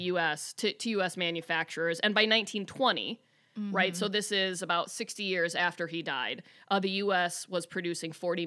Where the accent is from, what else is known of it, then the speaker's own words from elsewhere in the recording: Michigan, United States; Mackinac Island because we're from Michigan, like other places.